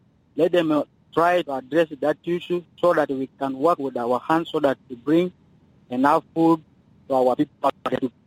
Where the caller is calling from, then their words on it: Yambio, Western Equatoria, South Sudan; from Yambio.